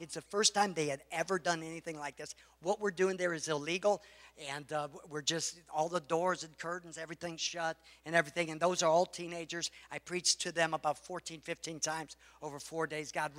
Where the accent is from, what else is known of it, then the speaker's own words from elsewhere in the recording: United States; I'm thankful that I grew up in America.